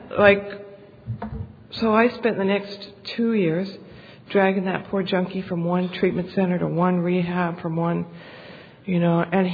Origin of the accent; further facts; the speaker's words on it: New York, United States; now in Australia; And I immigrated to Australia from New York, right?